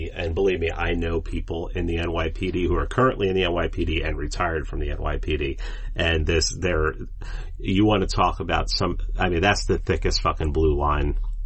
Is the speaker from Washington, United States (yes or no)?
no; New York City, New York, United States; I grew up in New York City.